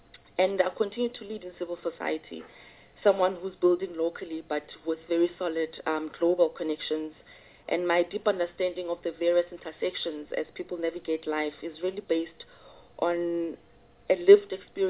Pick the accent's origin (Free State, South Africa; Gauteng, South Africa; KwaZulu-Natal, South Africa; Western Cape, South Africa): Free State, South Africa; Gwagwa; I'm from Gwagwa in the Free State, which is a former homeland. And, you know, as I sit here as a young black woman